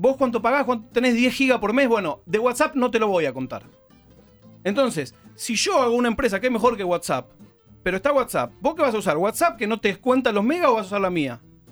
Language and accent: Spanish; Banfield, Buenos Aires Province, Argentina; yo, que soy un boludo de Banfield